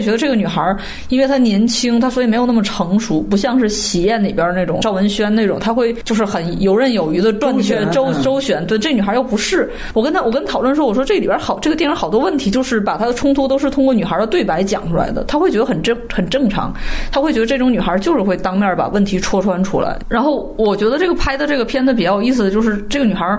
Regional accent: China; 如果作为我一个中国人来看他的话

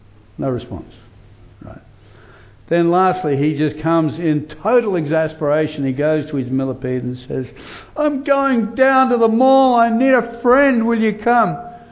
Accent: Sydney, New South Wales, Australia; now in Perth, Australia; So I grew up next to the beach. I come originally from Bondi. I grew up in the eastern suburbs of Sydney, and I spent most of my life at the beach.

